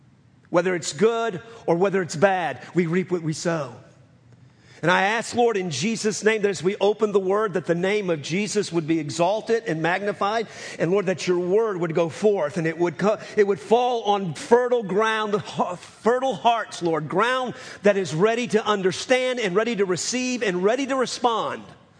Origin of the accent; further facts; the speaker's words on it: New Orleans, Louisiana, United States; If you're new to us, I'm from New Orleans, and I love okra.